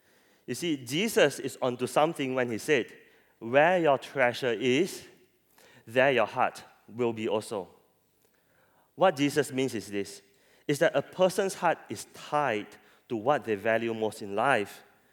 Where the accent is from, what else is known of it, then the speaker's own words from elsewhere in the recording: Penang, Malaysia; You know, I'm from Penang, and Penang people is infamous for being giam siap.